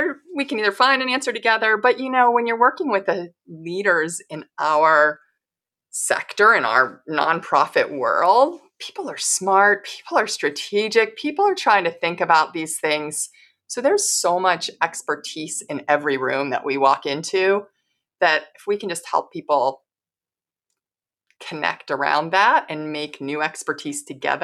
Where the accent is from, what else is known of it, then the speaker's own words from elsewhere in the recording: Pittsburgh, Pennsylvania, United States; And I was growing up in Pittsburgh.